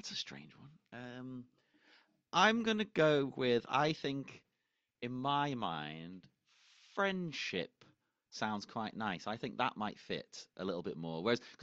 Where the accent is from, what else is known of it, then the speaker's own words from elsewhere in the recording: England, United Kingdom; this is going to be so interesting to me as an English person because I don't know.